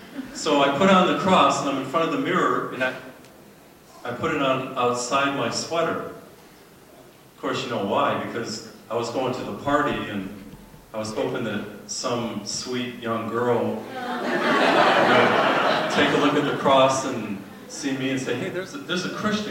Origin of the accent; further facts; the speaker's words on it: New England, United States; I grew up in New England. And I was born and brought up Catholic.